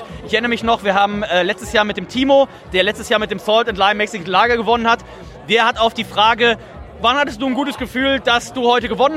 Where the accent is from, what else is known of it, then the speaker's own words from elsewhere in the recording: Hamburg area, Germany; ich wollte immer schon mal brauen und ich komme aus dem Speckgürtel von Hamburg